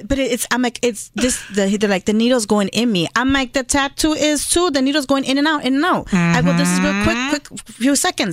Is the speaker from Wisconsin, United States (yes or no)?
yes; Milwaukee, Wisconsin, United States; I grew up in Milwaukee in the South Side. Mm-hmm. So I lived here my whole life.